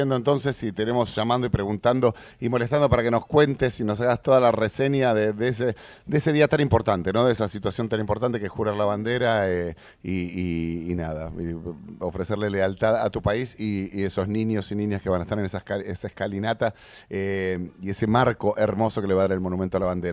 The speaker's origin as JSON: {"language": "Spanish", "region": "Tucumán", "country": "Argentina", "said": "vengo de Tucumán y no me olvido el español. El porteño me olvido."}